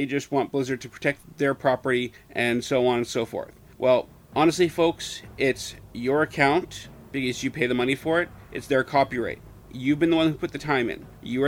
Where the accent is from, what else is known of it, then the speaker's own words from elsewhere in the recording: Canada; I'm not able to do it because I'm Canadian.